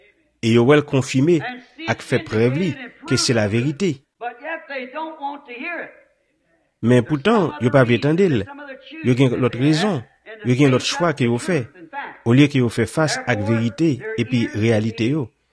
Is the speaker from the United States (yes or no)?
yes; United States; en tant qu'Américain, pour choisir n'importe quelle église qu'on voulait venir maintenant